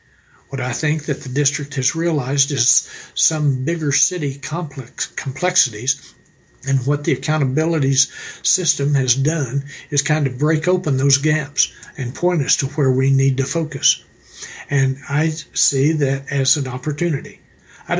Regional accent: Texas, United States; I was raised in Central Texas, but I've been coming west for 35 years as soon as I could drive.

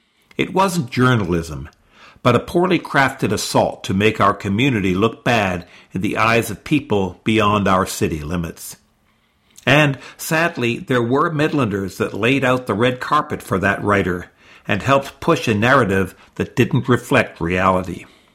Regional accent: Dallas, Texas, United States; I remember growing up in Dallas and watching the Jessica McClure coverage

